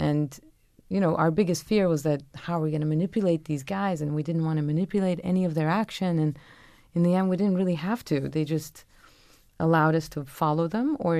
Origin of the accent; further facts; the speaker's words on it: Istanbul, Turkey; It was something that I struggled with personally because I am from Istanbul